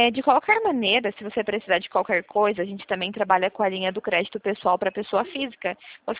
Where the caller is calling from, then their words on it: Curitiba, Paraná, Brazil; Eu falo de Curitiba